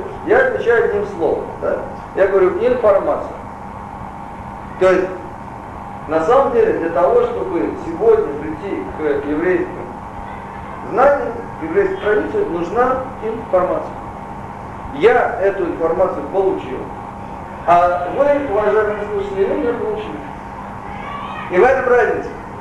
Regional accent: Moscow, Russia; born there; moved away; also born or lived in Canada; я родился в Москве, уехал 26 лет назад из Москвы, 17 лет я жил в Канаде

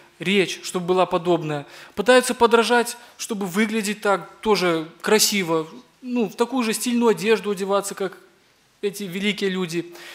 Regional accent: Labinsk, Krasnodar Krai, Russia; я из Лабинска.

